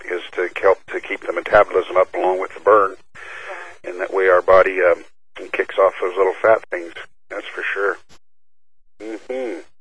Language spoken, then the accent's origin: English; Olympia, Washington, United States; There's Judy from Texas, and I'm from Olympia, and Onita from Kansas.